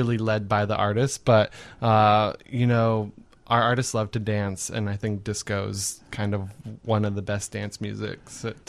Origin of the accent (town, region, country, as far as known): Los Angeles, California, United States